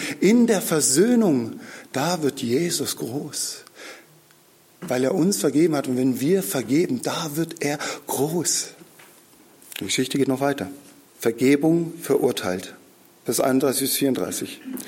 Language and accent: German; Baden-Württemberg, Germany; Bei uns in Schwaben sagt man, der glaubt nicht recht.